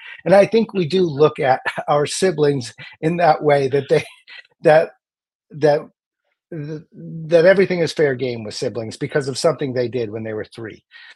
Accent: Minnesota, United States; Oh yeah, I mean, I grew up in Minnesota.

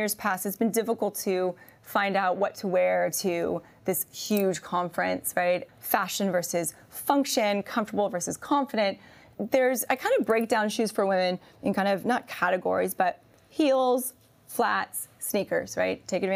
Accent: California, United States; Born and raised in the Bay Area, I'm still never know what I'm going to get when I come into the city.

